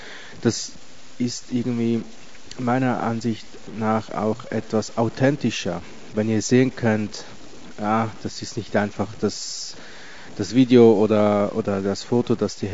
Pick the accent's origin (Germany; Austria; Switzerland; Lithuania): Switzerland; Wie ihr es beim letzten Podcast eventuell schon raushören konntet, bin ich ja Schweizer